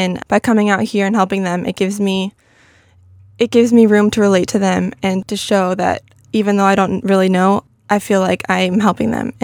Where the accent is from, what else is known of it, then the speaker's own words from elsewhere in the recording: California, United States; I'm from Orange County, California, born and raised.